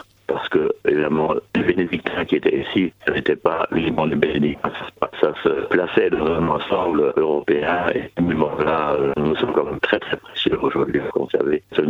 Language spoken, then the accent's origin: French; Germany; French is a second language; now in France; comme un nom un peu exotique dit, je ne suis pas d'origine française, mais d'origine allemande, je suis allemand.